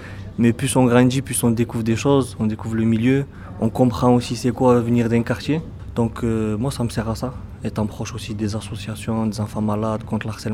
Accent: Montauban, Occitanie, France; je viens du quartier des Chaumes, quartier Est à Montauban. C'est le quartier populaire de la ville. J'y suis né, j'y ai vécu, je suis parti, je suis revenu habiter là-bas.

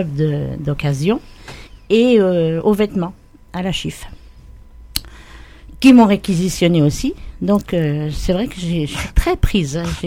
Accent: Puteaux, Île-de-France, France; now in Villefranche, France; Et je viens, oui, effectivement, des Hauts-de-Seine, du 92, de Puteaux exactement.

